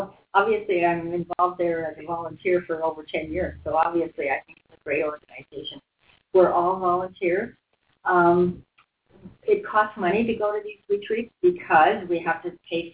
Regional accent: Canada; Well, I'm the Canadian on that team.

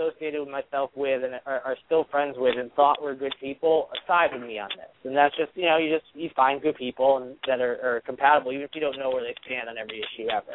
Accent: Northeast, United States; especially where I grew up in the Northeast

